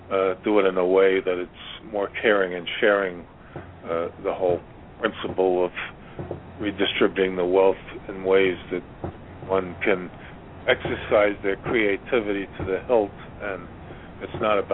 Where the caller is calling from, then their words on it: Virginia, United States; I'm calling from Virginia, and the cat's doing very well.